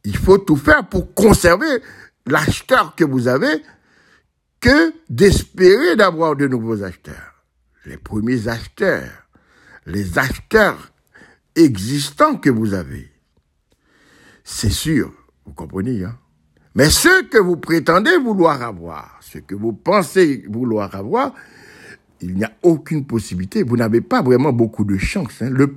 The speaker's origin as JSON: {"language": "French", "country": "Haiti", "said": "je me souviens les ananas que nous mangeons chez nous en Haïti."}